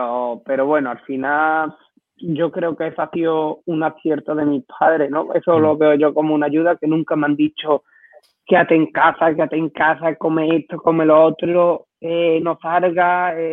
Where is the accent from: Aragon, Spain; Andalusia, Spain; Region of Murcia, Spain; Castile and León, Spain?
Andalusia, Spain; Lebrija; Sí, aquí en mi pueblo, todo el mundo, todo el mundo nos llevamos bien, todo el mundo nos conocemos.